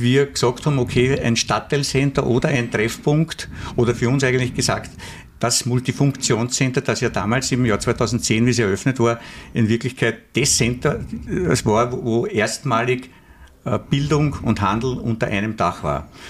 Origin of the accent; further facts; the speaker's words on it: Vienna, Austria; born there; ich bin zwar in Wien geboren, aber mütterlicherseits habe ich Wurzeln im Weinviertel, also Niederösterreich, und väterlicherseits im Südburgenland, im Burgenland.